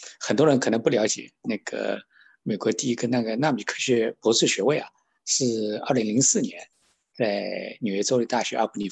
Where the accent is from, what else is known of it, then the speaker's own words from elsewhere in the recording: China; 所以我长大的地方就没有电灯的